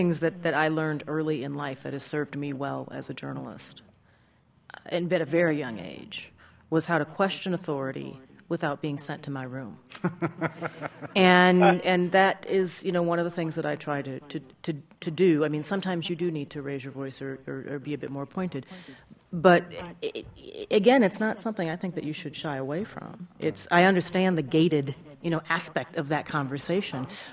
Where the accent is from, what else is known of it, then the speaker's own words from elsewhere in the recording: Minnesota, United States; grew up in Minnesota, but there are a number of states that now have very large minority populations.